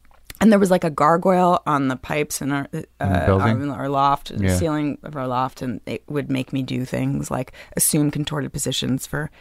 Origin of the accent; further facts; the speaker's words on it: New York, United States; Oh, God. Like, I'm a New Yorker.